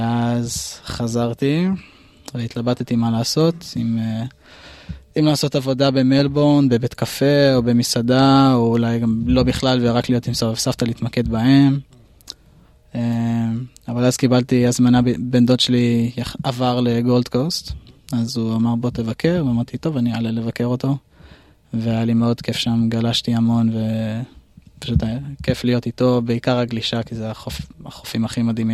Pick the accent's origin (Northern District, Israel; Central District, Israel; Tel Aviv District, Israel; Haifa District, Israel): Tel Aviv District, Israel; Tel Aviv; אני גדלתי בתל אביב בחינוך דתי. אז הלכתי, למדתי בישיבה תיכונית.